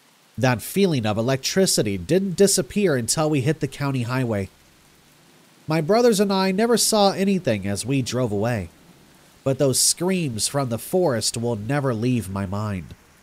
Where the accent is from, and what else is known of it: California, United States; born or raised there